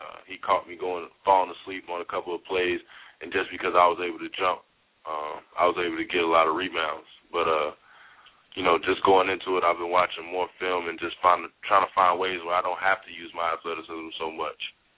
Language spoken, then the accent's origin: English; Chicago, Illinois, United States; Well, with defense, growing up in Chicago, the best player has to guard the best player.